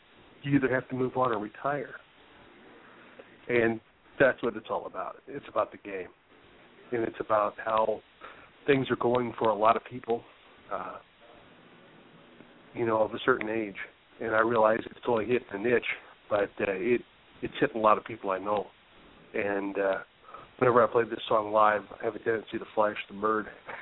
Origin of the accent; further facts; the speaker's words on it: Gary, Indiana, United States; I grew up near Gary, Indiana, very similar.